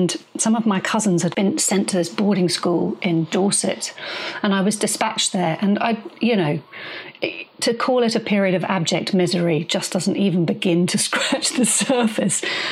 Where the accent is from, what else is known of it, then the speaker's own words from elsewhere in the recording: Portugal; the first film I ever got to see, we were growing up in Portugal, there was very little on the telly.